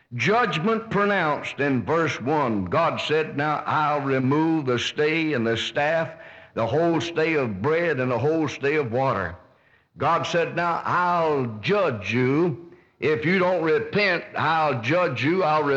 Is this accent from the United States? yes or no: yes; United States; I'm an American. I love my country. I've wept over my country.